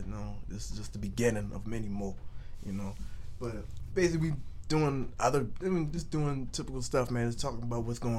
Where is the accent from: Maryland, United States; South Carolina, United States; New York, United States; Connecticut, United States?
South Carolina, United States; Mount Pleasant; For instance, this is me. … from Mount Pleasant, South Carolina, man.